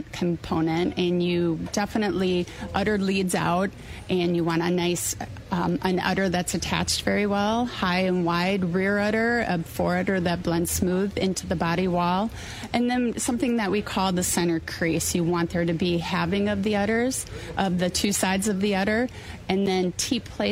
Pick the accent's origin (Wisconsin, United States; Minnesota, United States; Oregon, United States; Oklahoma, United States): Wisconsin, United States; Well, I come from Waukesha County, and for anyone in Wisconsin kind of knows the history that used to be cow capital of the world